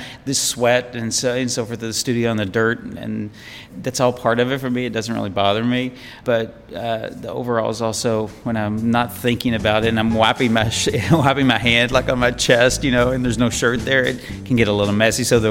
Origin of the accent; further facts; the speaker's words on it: Kentucky, United States; So when I was growing up, I grew up in Eastern Kentucky, and you know, I loved to go out into the woods and stuff when I was a kid